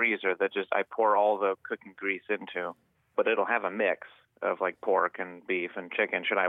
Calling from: Oakland, California, United States; Oakland, California.

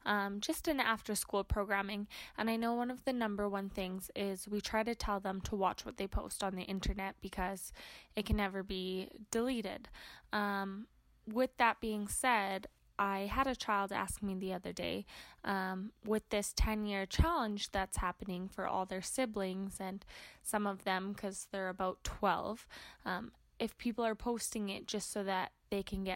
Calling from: Alberta, Canada; I am from Alberta, Canada.

